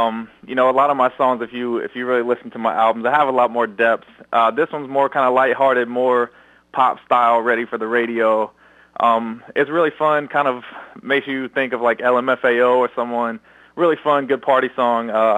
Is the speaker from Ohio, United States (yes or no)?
yes; Chesapeake, Ohio, United States; I grew up in Chesapeake, Ohio. It's a suburban Ohio town. Not much racial diversity